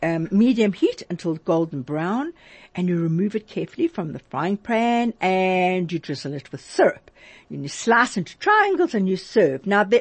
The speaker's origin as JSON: {"language": "English", "town": "Durban", "region": "KwaZulu-Natal", "country": "South Africa", "said": "I'm from Durban. I'm an old Durban girl."}